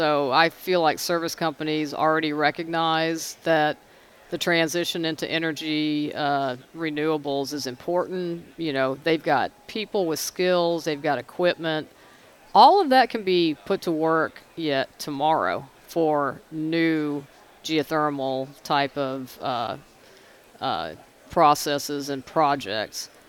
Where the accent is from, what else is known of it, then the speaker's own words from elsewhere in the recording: California, United States; also born or lived in Texas; I was born in Texas. My dad was in the oil field, so we moved around quite a lot. And California was where I was when I was a kid.